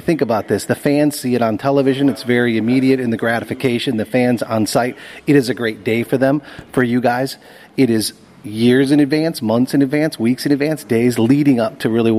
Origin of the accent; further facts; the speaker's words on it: Chicago, Illinois, United States; I'm here, we're here from Chicago. We don't live in Miami.